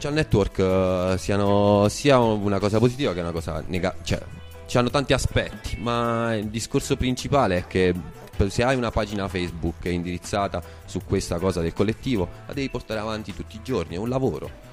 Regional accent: Potenza, Basilicata, Italy; now in Perugia, Italy; No, sono di Potenza.

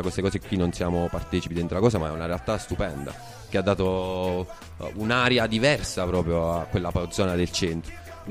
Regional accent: Potenza, Basilicata, Italy; now in Perugia, Italy; No, sono di Potenza.

